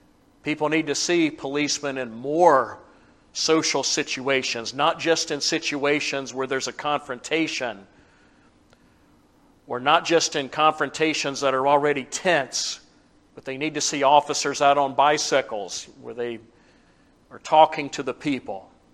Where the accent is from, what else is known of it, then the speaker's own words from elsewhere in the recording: the South, United States; You know, as a Southerner, there was a time I could go to certain places in the South, and they still have them.